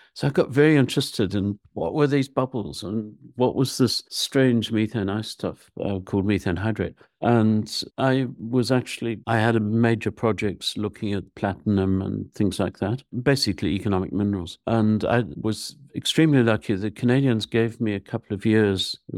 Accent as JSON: {"language": "English", "country": "Zimbabwe", "tie": "born or raised there", "said": "I came down from Zimbabwe. I grew up in Zimbabwe."}